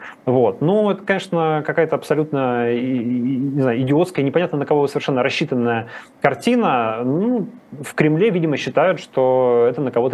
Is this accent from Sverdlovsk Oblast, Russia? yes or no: yes; Yekaterinburg, Sverdlovsk Oblast, Russia; Я, вот знаете, я из Екатеринбурга. Казалось бы, раньше был промышленный город, такой даже бандитский немного.